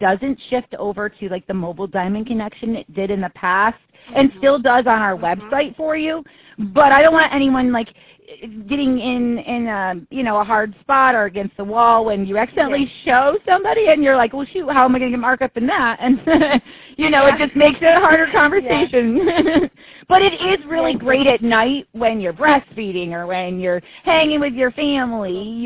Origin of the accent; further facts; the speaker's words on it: Canada; Being that I'm Canadian, too, it kind of worked out for me in every facet